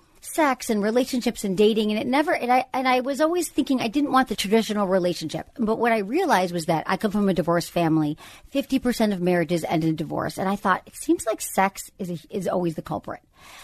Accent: Michigan, United States; I had zero sex education growing up in Michigan, and I don't think it's changed that much.

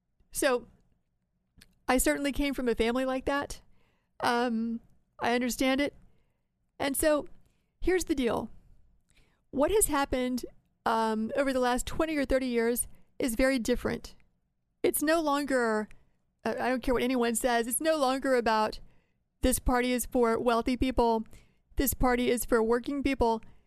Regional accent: Ohio, United States; particularly in my home state of Ohio

